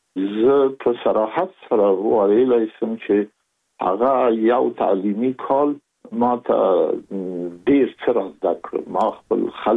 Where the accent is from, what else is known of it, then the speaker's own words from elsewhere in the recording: Kabul, Afghanistan; زه زېږېدلی په کابل کې یم. د کابل په چارګي کې ګزرګاه پله ته ورڅېرمه، او کلی د شکلا خان کلا. هلته زه زېږېدلی یم، خو یو درې یا څلور کاله وروسته زما کورنۍ بیا د مراد خان ته کډه شوې ده، چې هلته د پدري کلا ده.